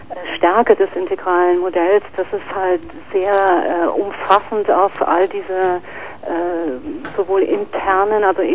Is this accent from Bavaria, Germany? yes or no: no; Saarland, Germany; auch bei uns im Saarland, wo ich herkomme, clasht es halt.